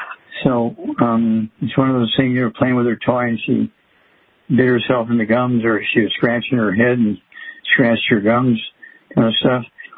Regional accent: Missouri, United States; Okay, Darlene from my home state, Missouri.

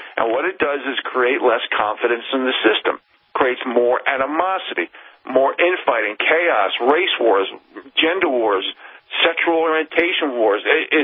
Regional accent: United States; Being an American is not a spectator sport.

